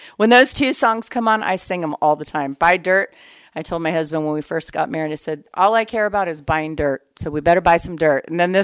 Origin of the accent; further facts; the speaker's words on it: Hawaii, United States; English is a second language; I'm from Hawaii. This is my second language.